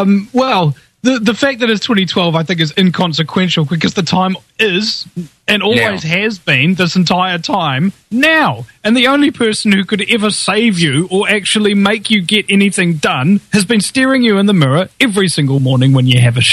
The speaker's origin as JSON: {"language": "English", "country": "New Zealand", "said": "I'm from New Zealand, and we've got Max Egan and Santos Bonacci on at the moment."}